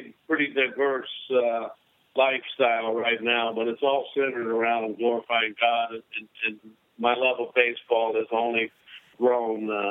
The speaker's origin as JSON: {"language": "English", "town": "Biloxi", "region": "Mississippi", "country": "United States", "tie": "born or raised there", "said": "I planted the seed to bring minor league baseball to my hometown of Biloxi."}